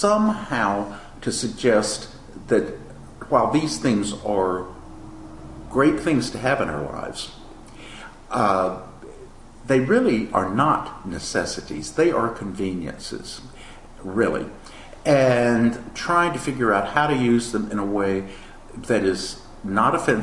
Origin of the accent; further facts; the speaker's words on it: Slapout, Alabama, United States; Slapout, yes. That's the little crossroads where I grew up. I was born in Montgomery, but I grew up completely out in the country